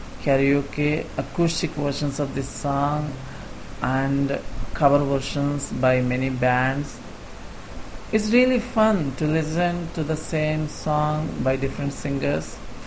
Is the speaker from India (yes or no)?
yes; India; English is a second language; I'm done with my March month's lesson set successfully